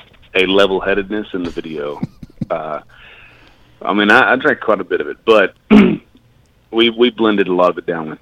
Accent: Lubbock, Texas, United States; But I come from Lubbock, Texas, so there's a couple of big dogs out of Texas

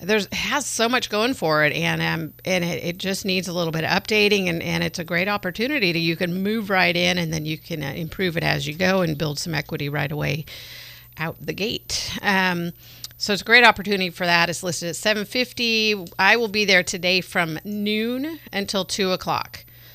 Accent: California, United States; Because I grew up in Marin County, so very similar climate, right down the freeway.

